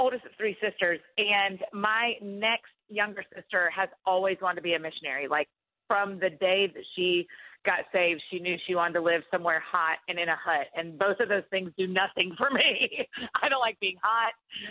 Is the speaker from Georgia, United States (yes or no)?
yes; Atlanta, Georgia, United States; moved away as an adult; now in Nashville, United States; so for me, moving from my hometown in Atlanta to Nashville, Tennessee, that's only 3.5 hour drive away, was a really brave move for me and was really hard.